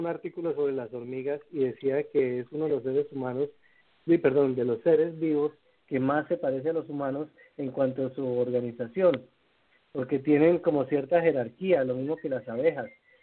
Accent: Colombia; En la Amazonía de Colombia, que es en el sur del país, donde va el río Amazonas, en la frontera con Brasil, ahí, en mi país.

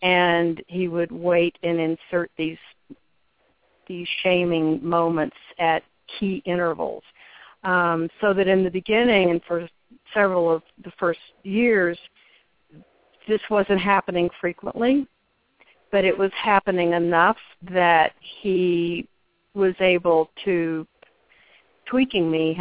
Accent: Texas, United States; also born or lived in New York; And I grew up in West Texas, and I'm a fifth-generation Texan

